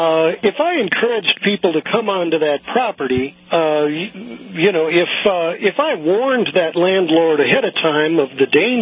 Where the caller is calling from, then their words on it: California, United States; I'm calling you from California